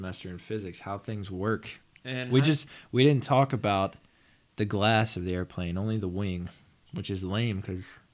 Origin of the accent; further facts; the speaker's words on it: Hampton, Virginia, United States; So I grew up in Hampton. And every time I pass over that bridge on